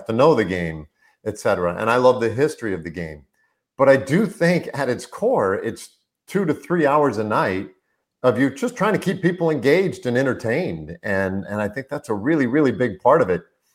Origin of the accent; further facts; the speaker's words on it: Nebraska, United States; look, I'm a huckleberry, you know, I grew up in Western Nebraska.